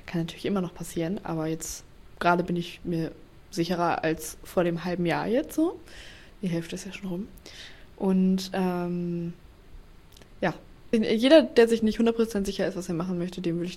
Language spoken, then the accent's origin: German; Oldenburg, Lower Saxony, Germany; Und ich bin in Oldenburg aufgewachsen, deswegen gehört das natürlich auf jeden Fall zu mir. Aber ja, meine Eltern kommen auch nicht aus Oldenburg.